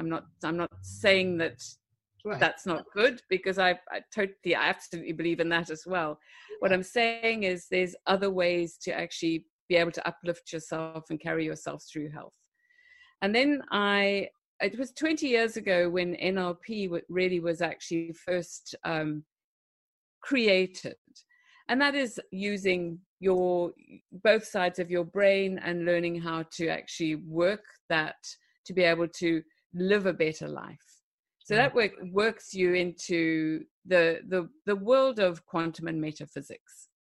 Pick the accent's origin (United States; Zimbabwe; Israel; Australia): Zimbabwe; which I never experienced growing up in Zimbabwe because we didn't have that.